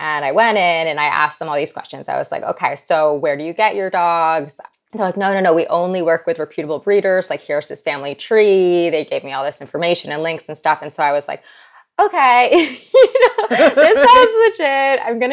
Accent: Manhattan, New York, United States; I was born and raised in Manhattan, which is not known for animals or the environment. You know, it's very much a hard city.

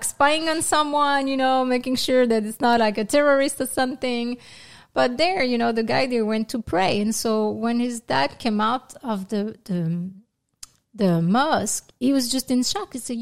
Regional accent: France; I was born in France and I grew up in France and everything.

